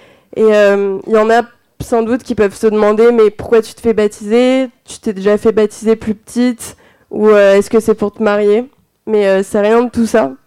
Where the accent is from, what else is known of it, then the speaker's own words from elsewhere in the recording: Bali, Indonesia; J'ai grandi à Bali, une île qui est bien chargée en spiritualité. Je suis issue d'une famille non chrétienne.